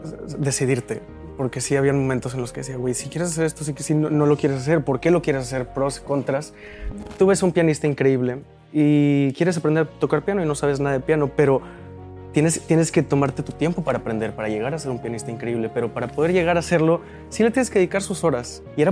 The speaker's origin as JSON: {"language": "Spanish", "town": "Monterrey", "region": "Nuevo León", "country": "Mexico", "tie": "born there", "said": "Nací aquí en Monterrey"}